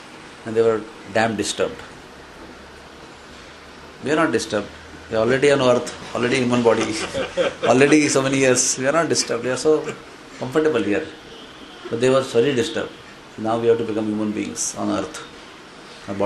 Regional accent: South India, India; Or it is South Indian because I am South Indian?

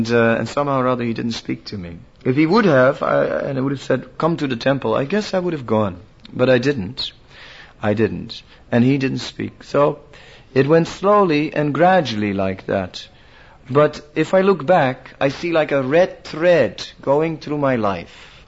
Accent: Netherlands; English is a second language; because I'm from Holland, you know.

